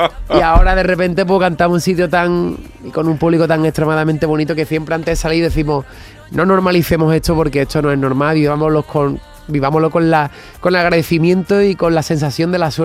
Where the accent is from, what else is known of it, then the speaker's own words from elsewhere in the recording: Rota, Andalusia, Spain; me estoy mudando ahora mismo para otra casa donde voy a empezar a vivir dentro de un mes. O sea que se ve que voy a seguir allí en mi pueblo. Me gusta vivir en Rota, me gusta estar cerquita de mi familia